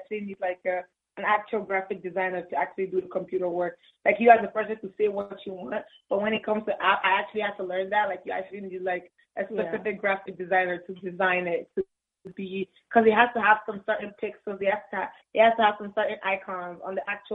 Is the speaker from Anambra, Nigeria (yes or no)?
yes; Anambra, Nigeria; We're from the east. We're Igbo. We're of the Igbo tribe.